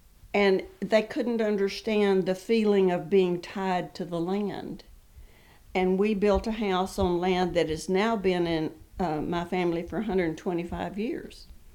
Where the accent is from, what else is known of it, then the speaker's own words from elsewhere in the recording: Texas, United States; I grew up in West Texas in a little rural area.